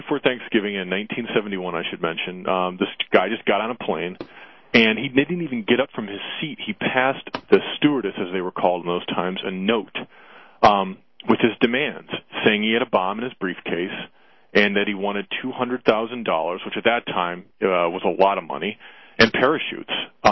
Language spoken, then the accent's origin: English; Cleveland, Ohio, United States; In Cleveland, outside of Cleveland, Ohio.